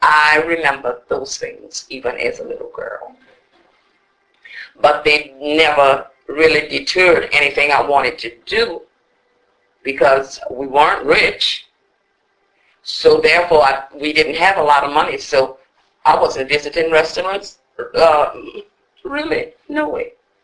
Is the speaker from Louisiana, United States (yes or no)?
yes; New Orleans, Louisiana, United States; At the time that I grew up in New Orleans, in the beginning, it was highly segregated